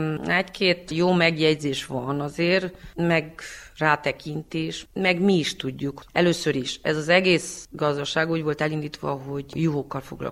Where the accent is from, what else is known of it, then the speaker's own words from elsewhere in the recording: Vânători, Mureș County, Romania; disznajói származású vagyok, 38 éves